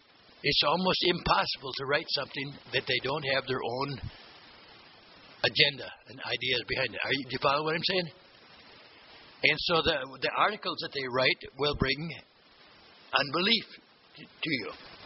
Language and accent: English; Missouri, United States; You know, I'm from Missouri. I got to see to believe.